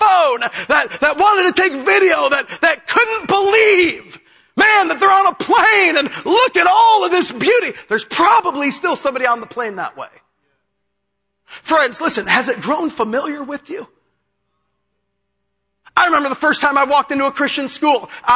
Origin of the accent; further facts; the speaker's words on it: Chicago, Illinois, United States; And I'm a city boy. I'm from Chicago.